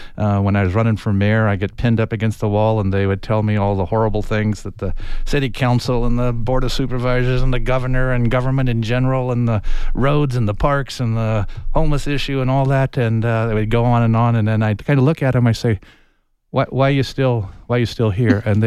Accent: Tucson, Arizona, United States; And you say, well, I'm from Tucson, Arizona.

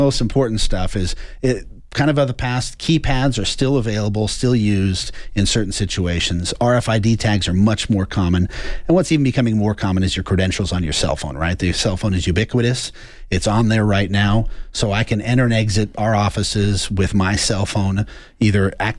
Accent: Tucson, Arizona, United States; It is, we are born and raised in Tucson. It's a 520, but it's also the 790, which means that we were old Tucson, been around here for a long time.

